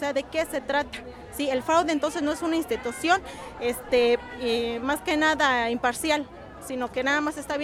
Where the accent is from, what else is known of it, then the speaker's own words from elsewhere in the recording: Oaxaca, Mexico; nosotros como oaxaqueños ya estamos hartos de que el sistema esté funcionando así